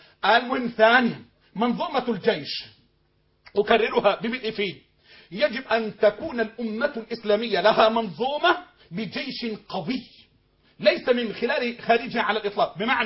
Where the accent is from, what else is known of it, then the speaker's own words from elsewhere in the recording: Egypt; مش عنصرية عشان أنا مصري، لا لا لا، أنا أؤمن بالدين فقط وليس بالدولة أو بغيرها على الإطلاق